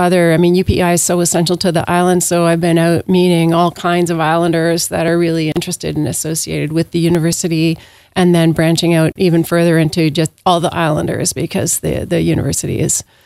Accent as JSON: {"language": "English", "town": "Edmonton", "region": "Alberta", "country": "Canada", "tie": "born there", "also_born_or_lived": "Toronto / Montreal / Moncton", "said": "So I've lived all across the country. I was born in Edmonton. Didn't spend that much time there before I moved more easterly. Had a number of stops, including Toronto, Montreal, Moncton, and then back through a bunch of Ontario towns, and then back west"}